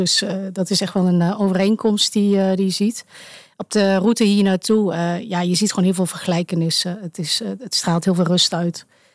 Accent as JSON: {"language": "Dutch", "town": "Sint-Michielsgestel", "region": "North Brabant", "country": "Netherlands", "tie": "born there", "said": "de gemeente Sint-Michielsgestel, waar ik ben geboren."}